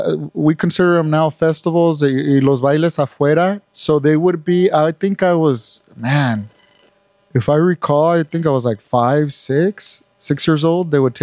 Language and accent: English; Red Bluff, California, United States; my hometown. It's called I was raised there. Red Bluff, California, Northern California.